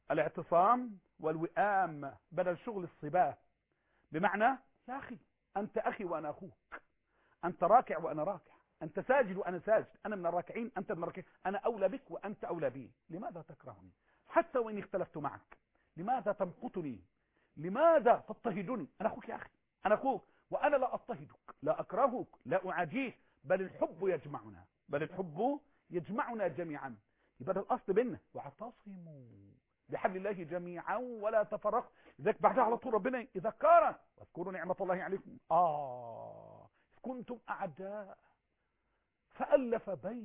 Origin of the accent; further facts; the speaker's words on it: Egypt; أنا مصري وأنت مصري